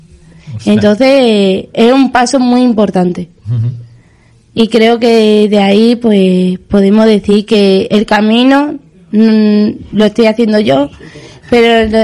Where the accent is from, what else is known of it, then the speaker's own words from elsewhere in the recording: Extremadura, Spain; me dieron la medalla de Extremadura, ya en mi tierra